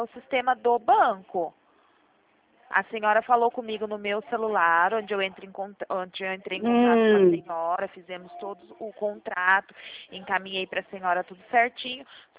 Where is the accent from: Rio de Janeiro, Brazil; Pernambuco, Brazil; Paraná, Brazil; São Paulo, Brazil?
São Paulo, Brazil; Limeira; somos do interior de São Paulo.